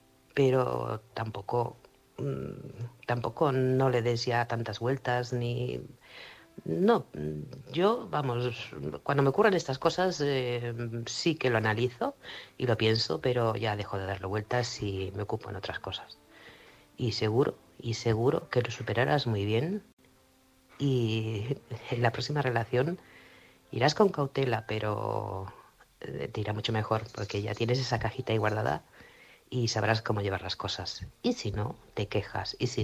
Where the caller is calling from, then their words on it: Manresa, Catalonia, Spain; corresponsal de Manresa, Barcelona.